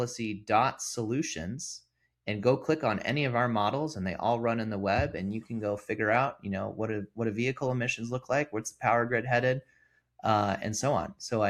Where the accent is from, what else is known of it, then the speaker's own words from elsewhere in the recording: Los Angeles, California, United States; I'm from Los Angeles. I'm heading out there tomorrow to go see my family for the holidays.